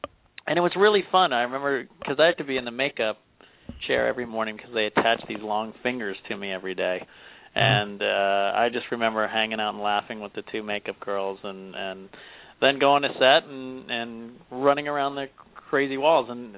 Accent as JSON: {"language": "English", "town": "Silver Spring", "region": "Maryland", "country": "United States", "said": "I was Silver Spring, Maryland, right in between D.C. and Baltimore."}